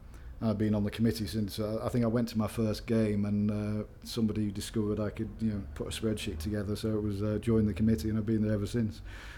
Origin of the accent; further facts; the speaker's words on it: Liverpool, North West England, United Kingdom; I'm from Liverpool originally, just near Crosby Beach, so been a few times up to see another place up there.